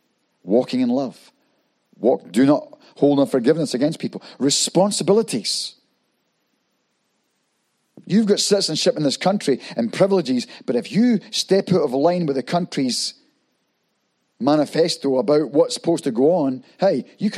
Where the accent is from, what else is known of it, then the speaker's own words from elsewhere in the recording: Scotland, United Kingdom; moved away as an adult; now in New Zealand; being American and me being Scottish, you see, you got American passport, I had a British passport.